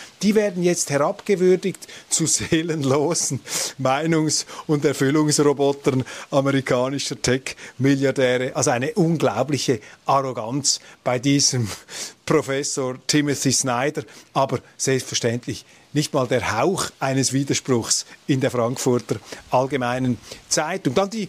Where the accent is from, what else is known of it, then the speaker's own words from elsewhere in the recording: Switzerland; Und ich als Schweizer frage mich einfach